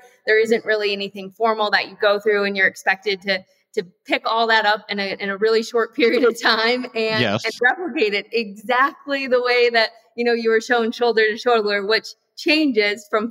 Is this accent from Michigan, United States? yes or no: yes; Michigan, United States; So I'm from Michigan originally, and career started out in the Silicon Valley working for Hewlett Packard